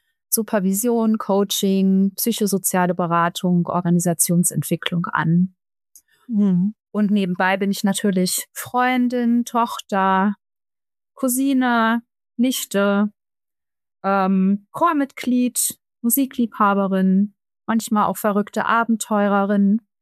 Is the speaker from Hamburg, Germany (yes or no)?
no; Frankfurt, Hesse, Germany; ich komme aus Frankfurt